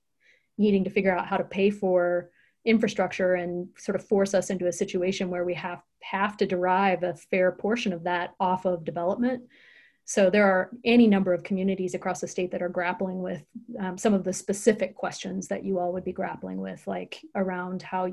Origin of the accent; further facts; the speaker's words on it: Idaho, United States; I grew up in Idaho, so I spent a lot of time in Haley and Ketchum, Idaho